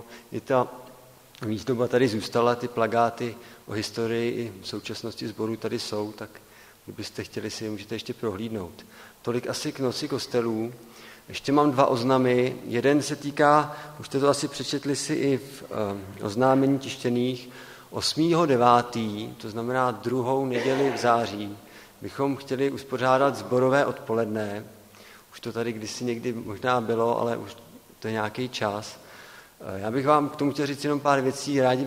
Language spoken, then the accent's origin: Czech; Plzeň, Plzeň Region, Czechia; tak jako rodilý Plzeňák vás tam určitě pozvu